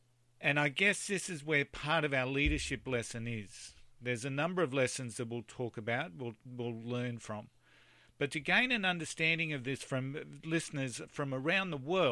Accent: Australia; It's been an outrage as our Australian cricket team is held quite rightly to be role models for many of our young players.

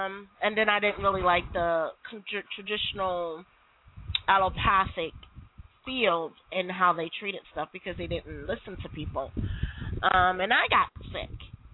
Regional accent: Philadelphia, Pennsylvania, United States; I was born at Roxburgh Memorial Hospital. I lived in Manayunk mm-hmm. majority of my life.

